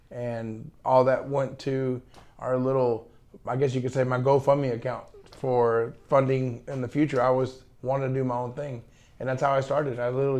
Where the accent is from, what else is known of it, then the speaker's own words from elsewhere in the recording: Cypress, Texas, United States; Born and raised in the Cypress area, yes, sir.